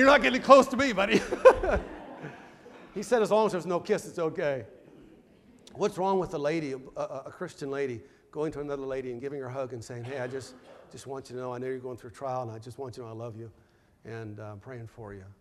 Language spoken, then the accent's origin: English; Idaho, United States; I was not raised in the South. I just realized the other day, I was raised in Southern Idaho.